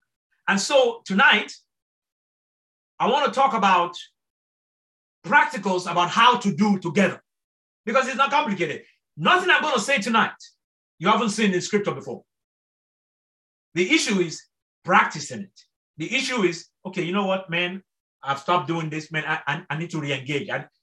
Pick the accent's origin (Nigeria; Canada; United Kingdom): Nigeria; now in United States; By birth, yes, I am Nigerian. But I don't see myself as a Nigerian. I don't even see myself as a Nigerian American. I see myself as a disciple of Jesus Christ, who just happens to come from Nigeria and is now an American.